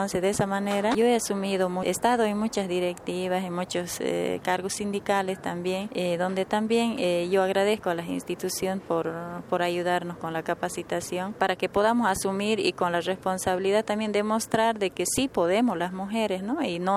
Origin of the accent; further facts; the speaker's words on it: Rodelajitas, Tarija, Bolivia; yo vengo de la comunidad de Rodelajitas, municipio de Entre Ríos.